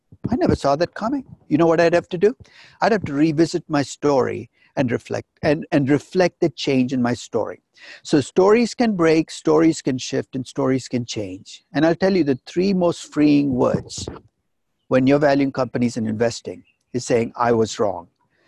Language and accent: English; Chennai, Tamil Nadu, India; I visit the place I grew up in India, Chennai, where my parents still lived.